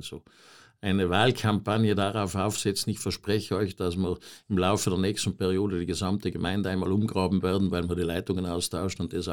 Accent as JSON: {"language": "German", "town": "Sölden", "region": "Tyrol", "country": "Austria", "tie": "born or raised there", "said": "ich bin auch ein Kind der Zeit und weiß noch in Sölden, dass das Abwasser eigentlich über eine Dreikammer-Klärsickergrube entsorgt wurde"}